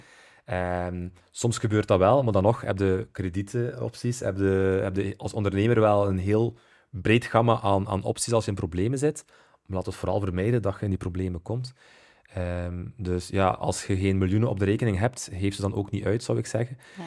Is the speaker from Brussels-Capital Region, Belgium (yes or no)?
no; West Flanders, Belgium; Ik ben opgegroeid in Zuidwest-Vlaanderen, waar het motto vooral is, blijf doorwerken, ook al als je mentaal niet zo goed voelt.